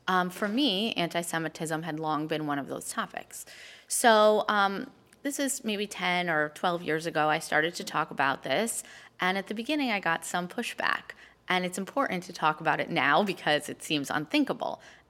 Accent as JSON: {"language": "English", "region": "New York", "country": "United States", "said": "A lot of that is because I'm a New Yorker. So in New York, I have this huge, amazing opportunity to be exposed to Jews that are like me and Jews that are not like me."}